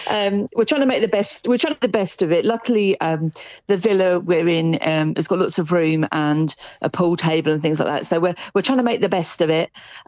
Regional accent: United Kingdom; as British people, we're not used to this level of hurricane.

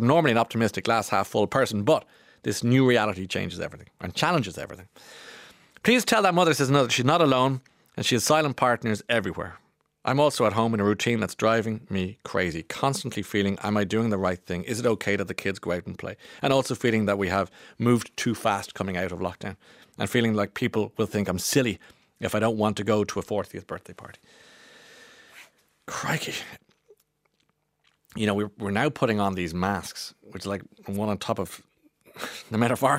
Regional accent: Belfast, Northern Ireland, United Kingdom; I'm from Belfast. I spend a lot of time in Dublin.

